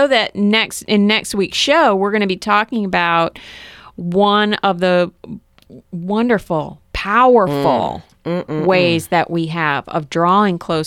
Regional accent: Ireland; I'm Irish

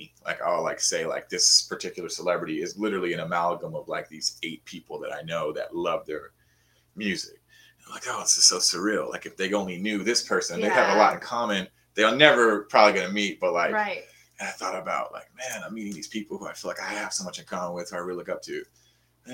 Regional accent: Spanaway, Washington, United States; I was driving through my hometown today, and I don't always go out there. Spanaway, Washington.

